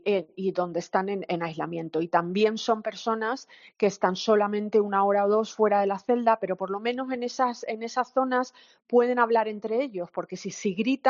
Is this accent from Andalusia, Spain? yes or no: no; Canary Islands, Spain; also born or lived in Madrid; yo nací, me crié en Lanzarote y estudié en Madrid, porque mi madre es de Madrid y mi padre era canario